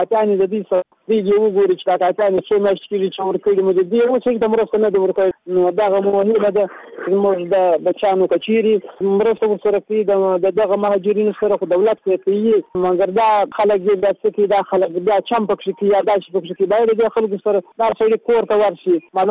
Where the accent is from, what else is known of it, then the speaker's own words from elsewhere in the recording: Afghanistan; موږ هم د دې هیواد بچان یو، موږ د افغانستان خلک یو،